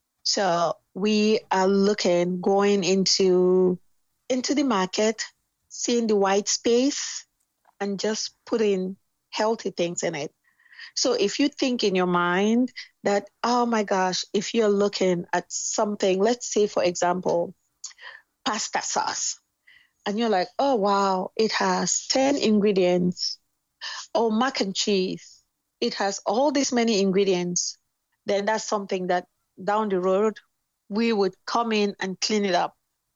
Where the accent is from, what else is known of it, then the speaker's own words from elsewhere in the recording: Cameroon; now in United States; You know, and I'm from Cameroon. And we're looking at each other going, this America is something.